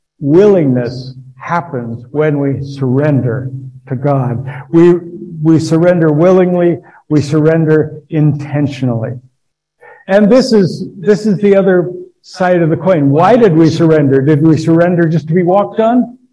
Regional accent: Oregon, United States; now in Los Angeles, United States; I'm not from Los Angeles originally, I'm from Oregon, where it rains and the streets are used to getting the rain, and the gutters are used to handling the rain

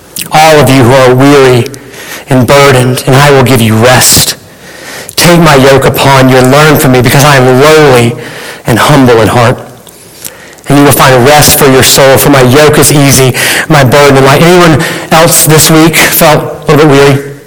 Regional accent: Alabama, United States; Yeah, I come from Alabama. I got some football references.

